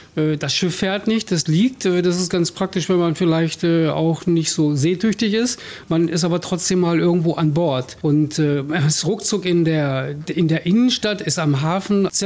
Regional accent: Lehrte, Lower Saxony, Germany; Wir kommen aus Lehrte und freuen uns, dass wir hier in Hamburg sind.

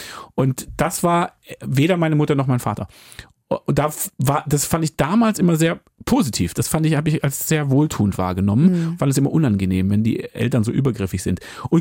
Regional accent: Hamburg, Germany; gerade als Hamburger ist es auch eine relevante Frage

